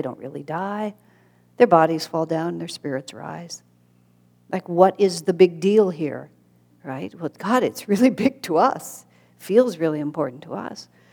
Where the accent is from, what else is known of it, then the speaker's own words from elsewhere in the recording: United States; And I'm so American, I thought, well, what the heck does that have to do with you?